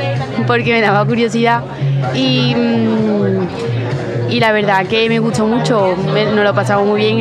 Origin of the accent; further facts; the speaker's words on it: Valencina de la Concepción, Andalusia, Spain; vengo también de Valencina, de la Concepción.